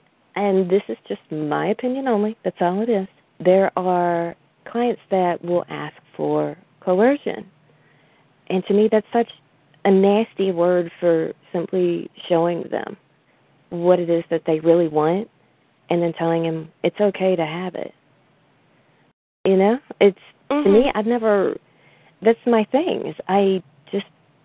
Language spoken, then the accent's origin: English; the South, United States; I was raised in the South, so I'm kind of used to it